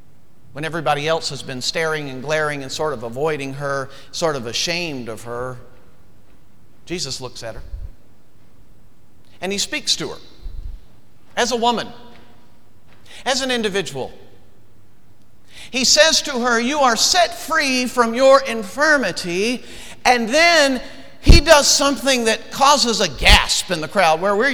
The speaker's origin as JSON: {"language": "English", "region": "the South", "country": "United States", "said": "I came from the South to become president of Northern Seminary."}